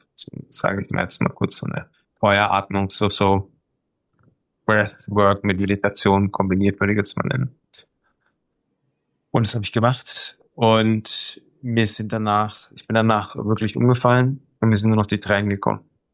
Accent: Germany; born there; ich bin in Deutschland geboren

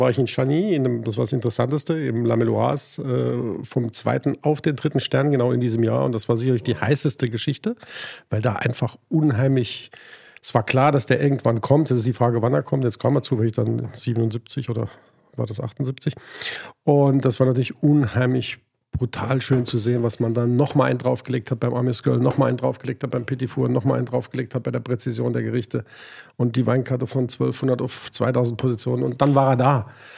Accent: Hanover, Lower Saxony, Germany; Ich komme aus der Weltstadt neben Berlin, aus Hannover.

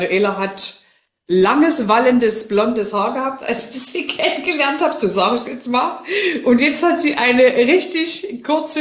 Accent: eastern Germany, Germany; ich bin im Osten aufgewachsen und ich war jetzt 5 Jahre im Westen, sage ich mal.

